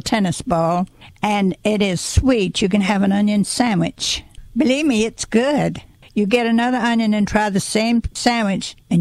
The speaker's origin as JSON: {"language": "English", "town": "Vidalia", "region": "Georgia", "country": "United States", "tie": "born or raised there", "said": "I call them a Vidalia onion because I was raised in Vidalia, Georgia."}